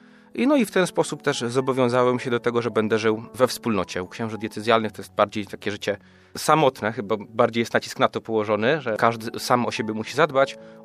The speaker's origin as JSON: {"language": "Polish", "town": "Bełchatów", "region": "Łódź Voivodeship", "country": "Poland", "said": "Ja pochodzę z Bełchatowa, to jest miejscowość około 120 km stąd, 2 godzinki samochodem, niecałe 2 godziny"}